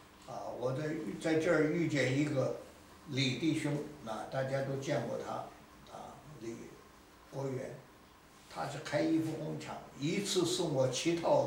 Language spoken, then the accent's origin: Chinese; China; now in Australia; 不是光我们中国人听，连外国都要传。所以我到国外去传福音，那很多次，啊，我到了澳洲以后还很多次到国外去